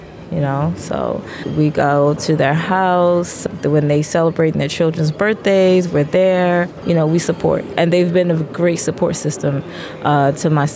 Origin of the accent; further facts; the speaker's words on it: Martinique; now in Germany; I am originally from Martinique. I also represent my homeland. My mom and my dad's place is Haiti, so I'm here in Germany